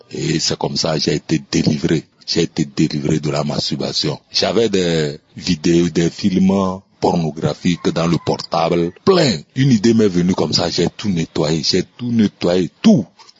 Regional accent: Togo; now in Accra, Ghana; je suis Togolais et je réside à Accra, une ville du Togo.

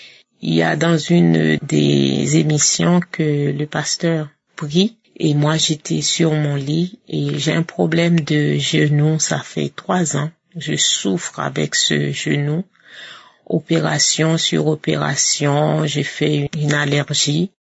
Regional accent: Haiti; now in France; Je suis une Haïtienne qui habite en France.

